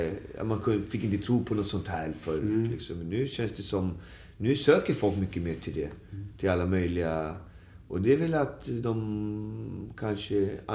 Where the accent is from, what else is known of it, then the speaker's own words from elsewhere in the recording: Alby, Stockholm County, Sweden; där jag är uppväxt kom från i Alby